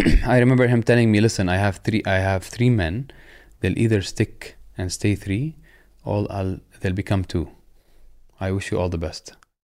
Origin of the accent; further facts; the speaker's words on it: Syria; moved away; I remember booking a ticket to Syria, to my home country, and I called my wife